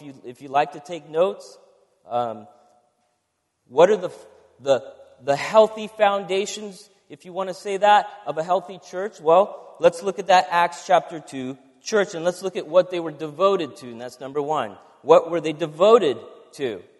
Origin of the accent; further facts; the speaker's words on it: California, United States; By the way, we're from California, so go easy on us.